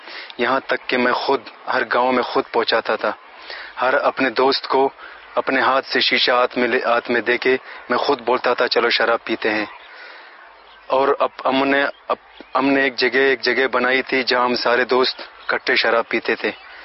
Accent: Nawabshah, Sindh, Pakistan; میرا تعلق نواب شاہ شہر سے ہے.

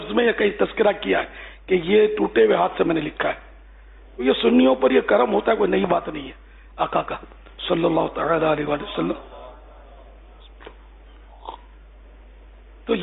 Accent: Pakistan; born there; وہاں میں تو پیدا ہوا ہوں پاکستان میں، ان کی ہمارے ماں باپ کی بات کر رہا ہوں

